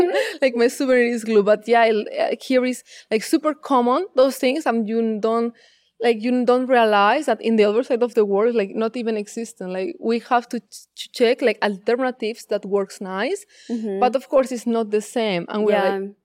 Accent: Zaragoza, Aragon, Spain; Honestly, it was really difficult because, I mean, in Spain, the cosplay is really small.

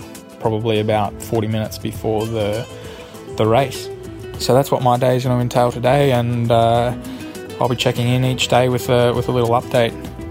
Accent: Australia; I'm a rider with Mitchelton Scott. I'm an Australian rider, and I came to the team from a Spanish team, Cajaral

